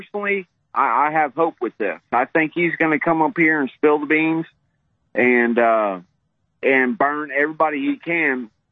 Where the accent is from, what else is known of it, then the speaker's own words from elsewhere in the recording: United States; No, not Venezuelan. I'm American.